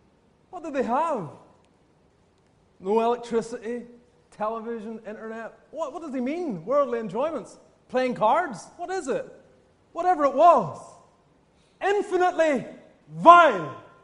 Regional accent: Scotland, United Kingdom; born there; just about 15 miles north of where I was born in Scotland.

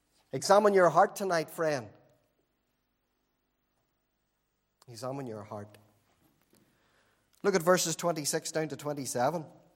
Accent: Warrenpoint, Northern Ireland, United Kingdom; I came from Warren Point, an extremely Republican town, and it wasn't easy growing up when you came from the Protestant community in a place like Warren Point.

